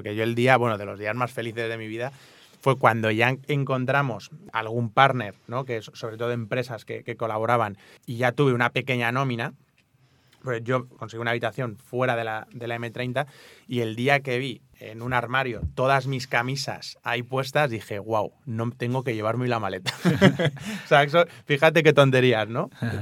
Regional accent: Ciudad Real, Castilla-La Mancha, Spain; moved away as an adult; also born or lived in Madrid; Oye, que nos ha costado mucho trabajo que hayas podido estudiar en Madrid. Claro, yo me fui de Ciudad Real, fue un esfuerzo muy grande para mi familia.

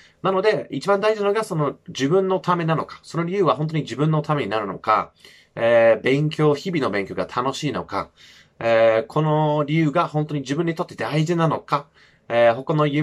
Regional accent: United Kingdom; first language English; Japanese is a second language; 自分もちろんイギリス生まれ育ちで英語が母国語なので、

